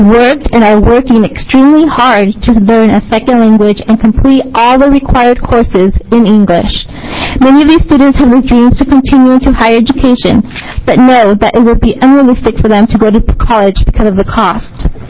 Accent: Hillsboro, Oregon, United States; I grew up in Hillsboro, and I was fortunate to graduate from Century High School.

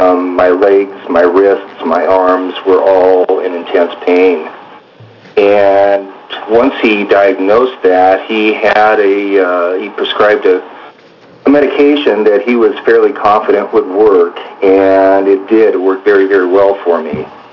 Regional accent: Bend, Oregon, United States; I am from Bend, Oregon.

